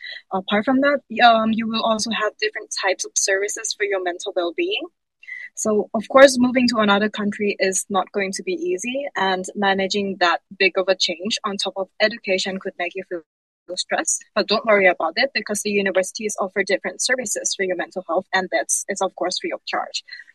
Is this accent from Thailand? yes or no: yes; Thailand; now in Finland; I'm originally from Thailand.